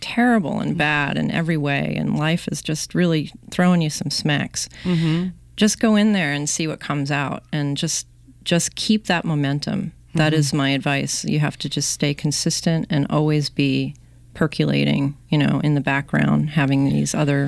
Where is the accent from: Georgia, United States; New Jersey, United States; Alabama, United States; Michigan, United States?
New Jersey, United States; Jersey City; moved away; No, I'm from Jersey City.